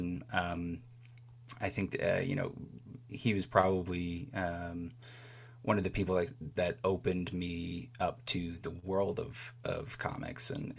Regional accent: Bowie, Maryland, United States; I grew up in Bowie, Maryland, and there was the PG County Library there.

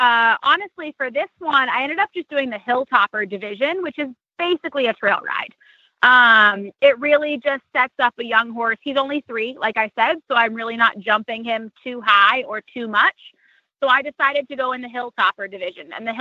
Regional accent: Wyoming, United States; I grew up working in Wyoming as a cowgirl

